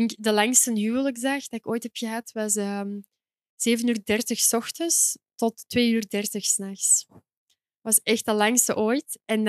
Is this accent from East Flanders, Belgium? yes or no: no; Sint-Katelijne-Waver, Antwerp, Belgium; Ja, ik ben eigenlijk van Katlijnen, maar ik ben meer Mechelen dan Katlijnen, ik zal het zo zeggen.